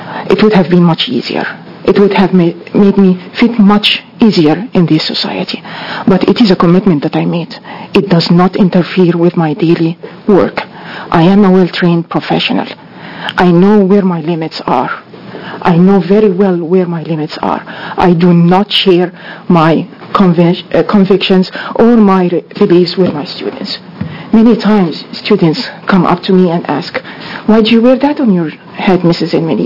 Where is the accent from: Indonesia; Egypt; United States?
Egypt; I actually explained to her that from my home country in Egypt, a lot of Christian women wear the headscarf out of modesty.